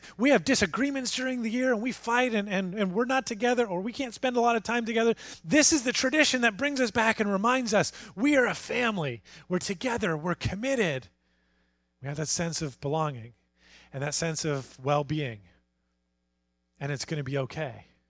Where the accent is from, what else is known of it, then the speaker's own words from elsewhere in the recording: Canada; Solidarity, we're Canadian. We cheer for them.